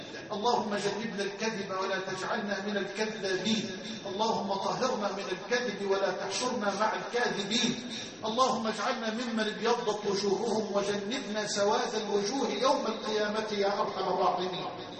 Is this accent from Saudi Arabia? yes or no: no; Egypt; اللهم اجعل بلدنا مصر أمنا أمانا سخاء رخاء